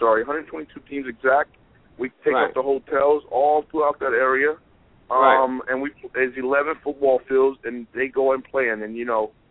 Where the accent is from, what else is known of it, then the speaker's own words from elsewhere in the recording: North Carolina, United States; moved away as an adult; now in New York, United States; I come from North Carolina. I come down by Shelby and Charlotte. Gastonia and Hickory.